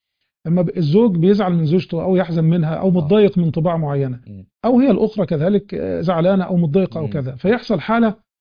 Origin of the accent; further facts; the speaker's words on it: Egypt; البلطجه عندنا في مصر يعني. في الشام يقول لك شبحنه